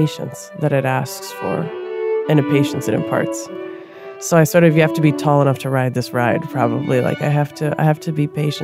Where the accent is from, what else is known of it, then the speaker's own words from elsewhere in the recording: Minneapolis, Minnesota, United States; So I grew up in South Minneapolis, and my mom was Puerto Rican from New York. My dad was a Midwestern guy